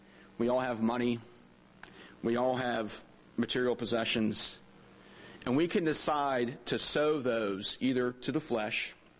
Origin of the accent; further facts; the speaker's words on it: Florida, United States; When I grew up in Florida, we had a tangerine tree that was a baby when I was born 27 years ago.